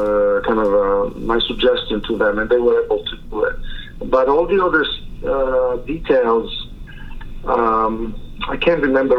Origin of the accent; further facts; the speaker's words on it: Italy; accent: Italian; English is a second language; he has obviously, you know, a Quebecois French accent, and I have my own Italian accent, but we managed to understand each other.